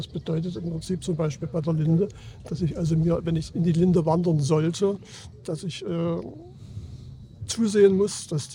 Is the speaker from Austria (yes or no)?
no; Saxony, Germany; Ich komme aus dem Erzgebirge.